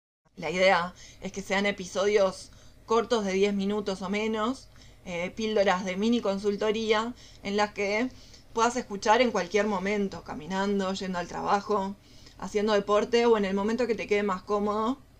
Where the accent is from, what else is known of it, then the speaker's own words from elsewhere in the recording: Uruguay; trabajé en una empresa constructora de Uruguay, de donde yo soy